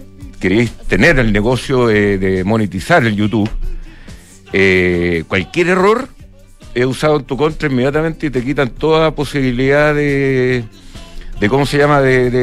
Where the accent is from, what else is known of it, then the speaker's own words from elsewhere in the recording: Chile; uno como chileno